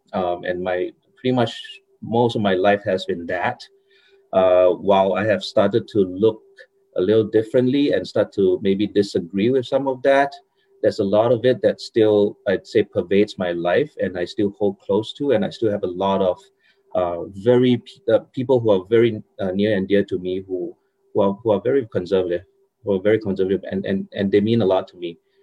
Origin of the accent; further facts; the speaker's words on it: Singapore; moved away as an adult; I grew up in Singapore I spent my all my years, the first 20 something years in Singapore